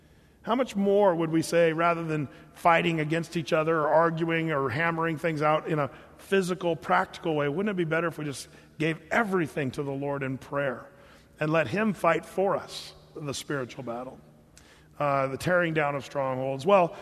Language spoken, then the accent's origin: English; California, United States; born there; "Are you from California?" And I said, "Yes, I was born in California."